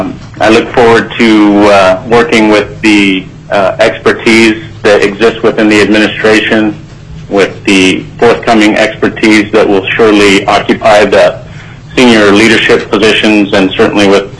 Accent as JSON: {"language": "English", "town": "Kodiak", "region": "Alaska", "country": "United States", "tie": "born or raised there", "said": "I'm a lifelong Alaskan, born and raised in Kodiak"}